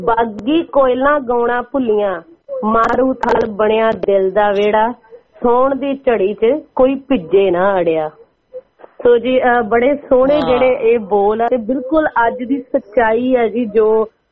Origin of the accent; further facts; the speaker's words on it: Punjab, India; ਸਾਡੇ ਪਿੰਡ ਚ ਨਾ ਵੀ ਮਾਝੇ ਏਰੀਏ ਦੇ ਵੈਸੇ ਵੀ ਲੋਕ ਮਿੱਠਾ ਖਾਣਾ ਬਹੁਤ ਪਸੰਦ ਕਰਦੇ ਆ